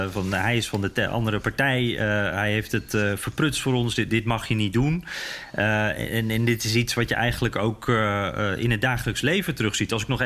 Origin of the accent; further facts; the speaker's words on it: Netherlands; En daardoor voor ons als Nederlanders ziet het er heel nep uit.